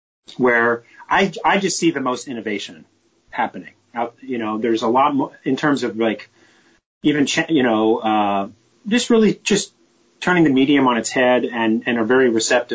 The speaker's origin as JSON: {"language": "English", "country": "United States", "said": "I mean, that's the most bizarre thing I've ever heard of is as an American, you know?"}